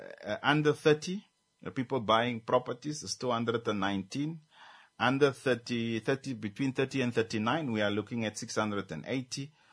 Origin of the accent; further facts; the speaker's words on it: Swakopmund, Erongo, Namibia; I'm originally from Swakopmund.